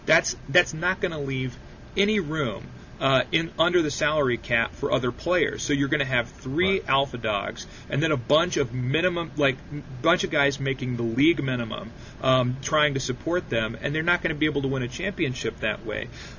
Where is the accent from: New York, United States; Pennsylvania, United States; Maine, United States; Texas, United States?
Texas, United States; I grew up in Texas.